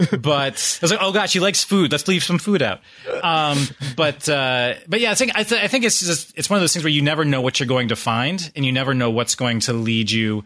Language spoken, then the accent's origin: English; Michigan, United States; I grew up in West Michigan where, you know, you're hunting and camping and fishing.